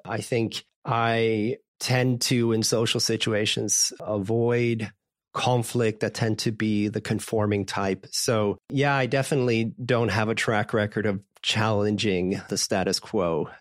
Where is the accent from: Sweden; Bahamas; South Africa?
Sweden; also born or lived in Japan / United States; now in Germany; I grew up in Sweden, Japan, the US. Now I live in Southern Germany, work in Switzerland, have also worked in Southern Africa sometimes.